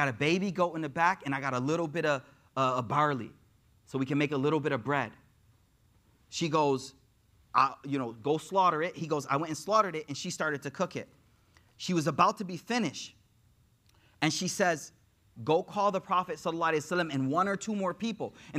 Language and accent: English; United States; So you got to understand their culture. I'm American.